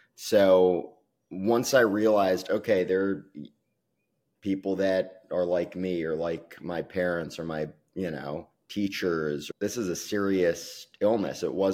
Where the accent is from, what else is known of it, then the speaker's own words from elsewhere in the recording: New York City, New York, United States; So I grew up in New York City.